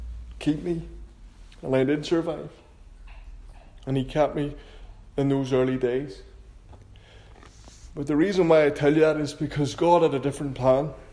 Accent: Dundonald, Northern Ireland, United Kingdom; born there; This was 1985, that was over 30 years ago, where I was born in Dundonald.

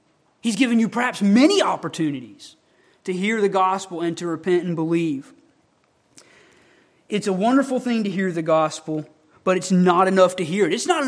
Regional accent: Homewood, United States; we had that verse on our hot water heater in our house I grew up in Homewood.

